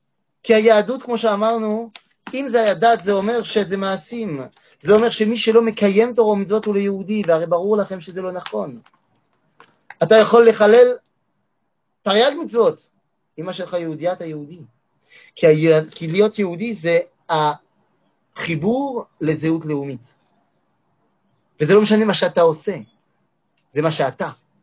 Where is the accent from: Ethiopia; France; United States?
France; moved away; אני גדלתי בצרפת. יש לי אזרחות צרפתית, ויש לי דרכון צרפתי